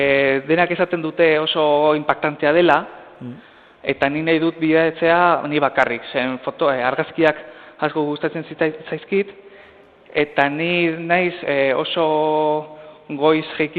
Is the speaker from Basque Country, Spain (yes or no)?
yes; Zumarraga, Basque Country, Spain; Eta ni Zumarragakoa naiz